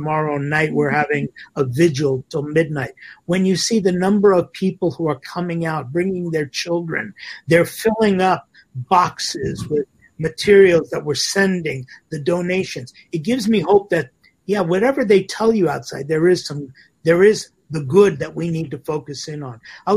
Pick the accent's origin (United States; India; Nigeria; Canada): United States; I'm an American here.